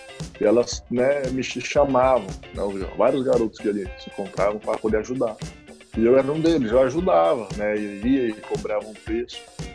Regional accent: Cidade Ocidental, Goiás, Brazil; also born or lived in Gama; eu venho de uma cidade do interior de Goiás, chamada Cidade Ocidental. Cresci lá, né? Nasci no Gama, Distrito Federal, mas eu cresci lá.

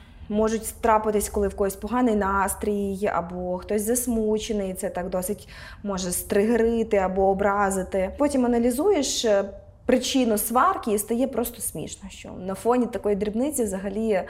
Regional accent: Rivne, Rivne Oblast, Ukraine; Ми з Рівного самі, це наше рідне місто

